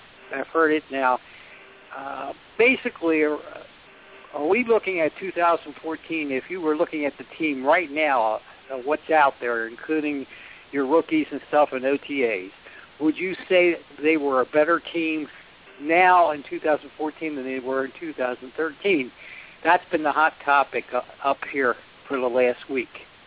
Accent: Huntingdon Valley, Pennsylvania, United States; born there; I was born in Huntington Valley next to Jimmy Fox, the Hall of Famer.

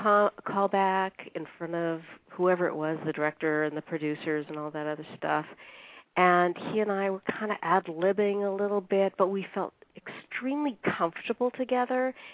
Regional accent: Edmonton, Alberta, Canada; moved away as an adult; I grew up in Edmonton, Alberta, Canada, and I was a dancer there and a professional dancer.

